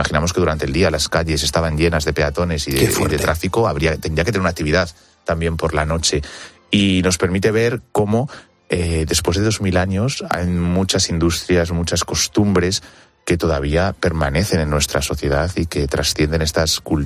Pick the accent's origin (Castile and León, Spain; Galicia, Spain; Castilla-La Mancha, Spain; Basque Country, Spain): Castilla-La Mancha, Spain; yo que vivo cerca de Segóbriga y soy manchego